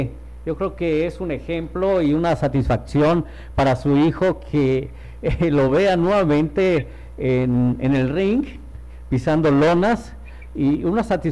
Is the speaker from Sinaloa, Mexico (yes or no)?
no; Ciudad Guzmán, Jalisco, Mexico; now in Guadalajara, Mexico; Yo soy de Ciudad Guzmán, de Zapotlán el Grande, hace muchos años por allá vivimos, y nos trasladamos aquí a lo que viene siendo Guadalajara, la zona metropolitana